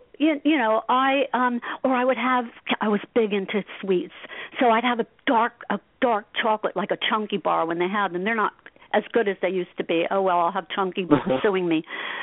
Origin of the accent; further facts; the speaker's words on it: Asbury Park, New Jersey, United States; I got a Jersey attitude real quick, I grew up in Asbury Park